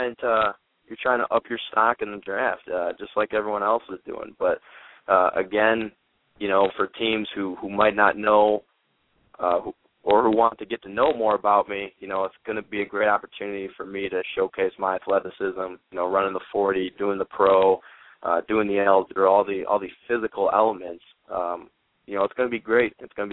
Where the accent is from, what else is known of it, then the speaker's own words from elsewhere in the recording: Chicago, Illinois, United States; Well, I'm from the Chicagoland area, so it'd be the Chicago Bears.